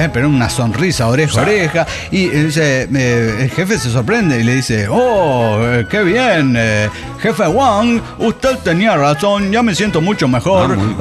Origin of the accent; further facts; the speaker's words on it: Juliaca, Puno, Peru; de Juliaca, Perú.